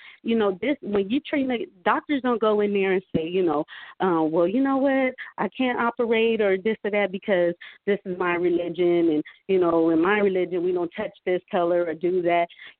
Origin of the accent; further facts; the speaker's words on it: Fresno, California, United States; I was born and raised in Fresno, in Southwest Fresno.